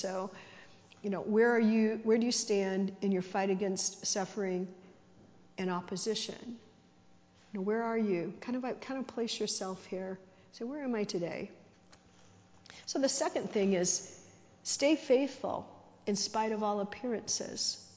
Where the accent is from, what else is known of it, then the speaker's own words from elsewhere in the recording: United States; See, I'm American.